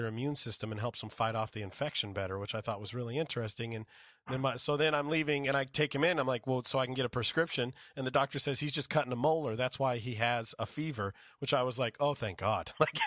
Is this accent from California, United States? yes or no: yes; California, United States; You know what I like is that my dad, I grew up in Central California